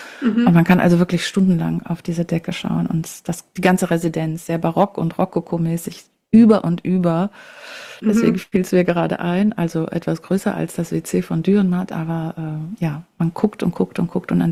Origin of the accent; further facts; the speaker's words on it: Frankfurt, Hesse, Germany; Ja, in meiner Heimatstadt, es gibt auch immer schöne Dinge.